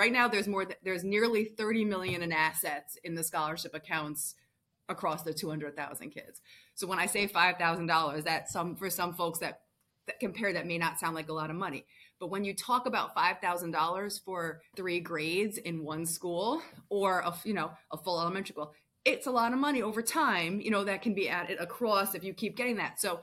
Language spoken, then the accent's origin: English; Bronx, New York, United States; I want to do that at PS85, where I grew up in West Farms in Fordham in the Bronx.